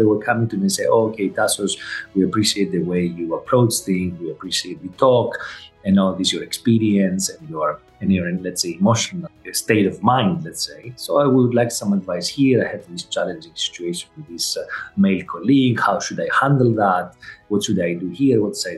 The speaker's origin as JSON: {"language": "English", "country": "Greece", "tie": "born or raised there", "second_language": "English", "moved": "yes", "lives_now": "Qatar", "said": "we moved from Greece, where we were born and grew up and raised. We moved to Qatar like 10, almost 11 years ago, my family."}